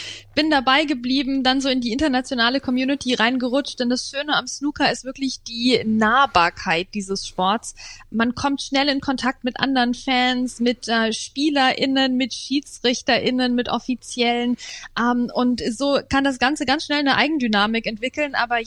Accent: Munich, Bavaria, Germany; Jetzt komme ich aus München

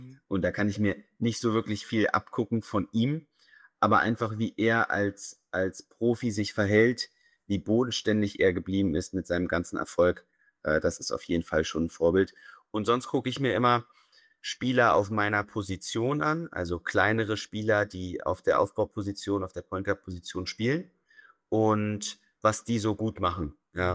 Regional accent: Berlin, Germany; Ja, also ich bin Berliner, in Berlin geboren und aufgewachsen

